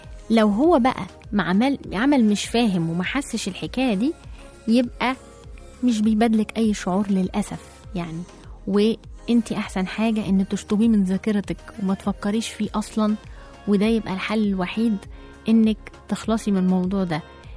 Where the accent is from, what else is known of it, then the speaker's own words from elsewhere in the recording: Egypt; بس هو هنا عندنا في مصر وعندنا في البلاد العربية كلها